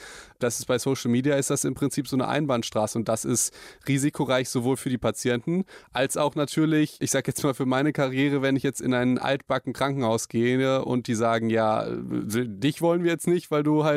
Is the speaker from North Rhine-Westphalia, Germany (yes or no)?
yes; Hagen, North Rhine-Westphalia, Germany; also ich komme aus einer kleinen Stadt, also ich komme aus Hagen